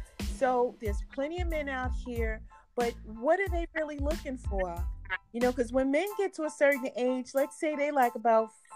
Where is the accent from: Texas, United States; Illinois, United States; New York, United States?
New York, United States; now in Georgia, United States; I'm from New York.